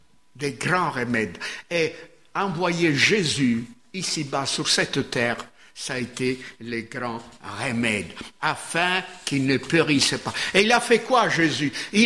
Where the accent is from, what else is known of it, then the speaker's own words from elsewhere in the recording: Italy; Moi, je suis italien, mais j'ai un peu appris à regarder les virgules, les points et tout ça.